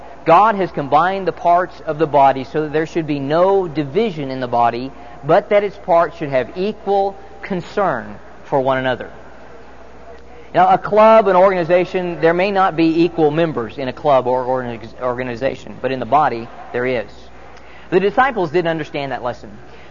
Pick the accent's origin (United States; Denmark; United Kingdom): United States; Phoenix, Arizona; When I was a child, I grew up in Phoenix, Arizona, which is a rather warm climate.